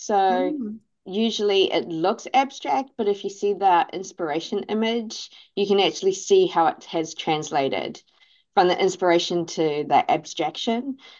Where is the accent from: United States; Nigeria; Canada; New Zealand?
New Zealand; In New Zealand, especially where I grew up in New Zealand, having that strong community means that wherever I go, I tend to be a community builder